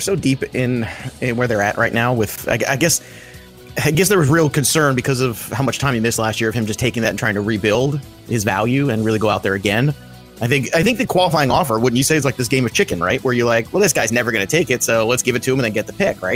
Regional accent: Brooklyn, New York, United States; I know. So am I.

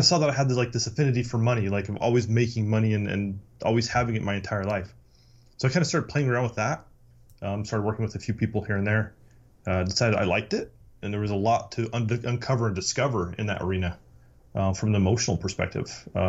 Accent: Utah, United States; So I grew up in Utah.

